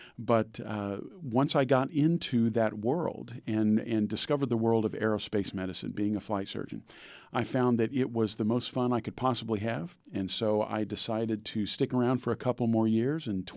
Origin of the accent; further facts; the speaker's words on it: Round Rock, Texas, United States; So I grew up in Round Rock, so I'm kind of a hometown boy.